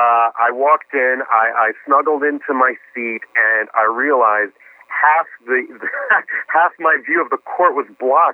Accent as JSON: {"language": "English", "region": "New York", "country": "United States", "tie": "born or raised there", "also_born_or_lived": "New Orleans / Boston", "said": "I lived in New Orleans for a while. I went to college in Boston. I grew up in New York."}